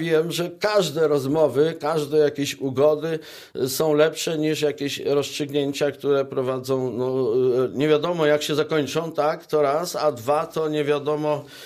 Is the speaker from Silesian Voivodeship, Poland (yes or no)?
no; Żary, Lubusz Voivodeship, Poland; na przykład w Żarach jest dwóch sędziów, skąd pochodzę